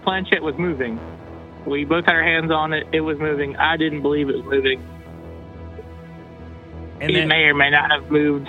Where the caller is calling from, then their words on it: Jacksonville, Florida, United States; from Jacksonville, Florida.